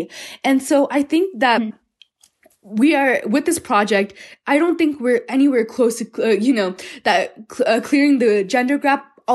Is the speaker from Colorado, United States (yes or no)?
yes; Colorado, United States; born there; my parents immigrated from the United States, and that's when I was born in Colorado. Me and my brother were born here.